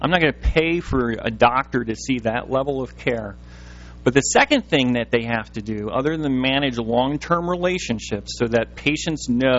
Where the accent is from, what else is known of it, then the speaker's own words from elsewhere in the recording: New Jersey, United States; I'm from New Jersey. I didn't grow up in Minnesota.